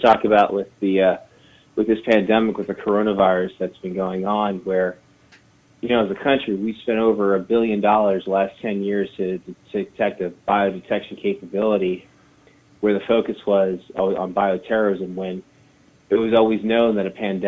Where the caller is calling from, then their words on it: Washington, District of Columbia, United States; I'm calling from the D.C., Washington, D.C. area.